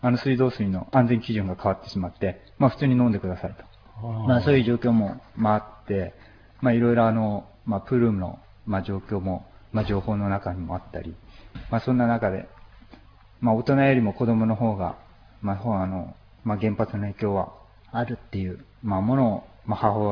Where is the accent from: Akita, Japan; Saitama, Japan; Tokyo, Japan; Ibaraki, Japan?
Tokyo, Japan; Nakano; also born or lived in Koenji; 東京の、小学校上がるまでは、杉並の高円寺っていうところだったんですけど、それ以降は、中野でずっと育って、でそれで社会人になってから、千葉の流山っていうところで、家族と住んでました。